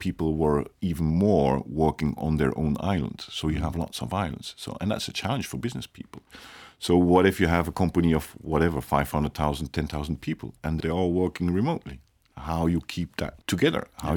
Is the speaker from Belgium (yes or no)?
yes; Belgium; English is a second language; because you know, like I'm from Belgium. We've been have a couple of wars over there in the past.